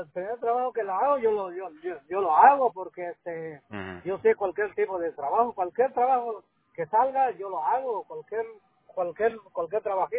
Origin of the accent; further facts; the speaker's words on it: Guatemala; No, de Guatemala.